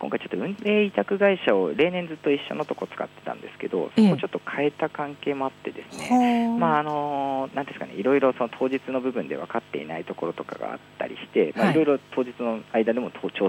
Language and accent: Japanese; Naka, Ibaraki, Japan; 僕出身地は茨城県の那珂市というところなんですけれども